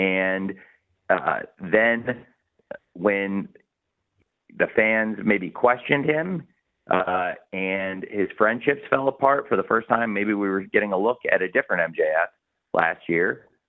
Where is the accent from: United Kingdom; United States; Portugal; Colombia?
United Kingdom; London; to London, my hometown here in the UK.